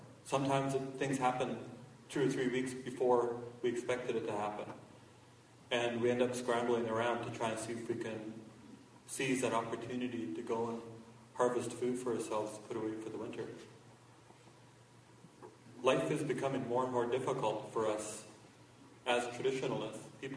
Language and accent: English; British Columbia, Canada; I grew up in Wet'suwet'en territory with my grandparents, as I was introduced.